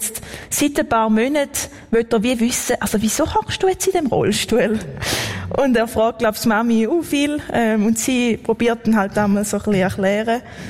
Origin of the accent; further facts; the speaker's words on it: Mettendorf, Thurgau, Switzerland; accent: Thurgau; now in Lucerne, Switzerland; ich habe immer noch den Thurgau-Dialekt, aber... Nein, ich bin in einem sehr schönen kleinen Dorf aufgewachsen, wie du gesagt hast, Mettendorf, bei 800 Einwohnern.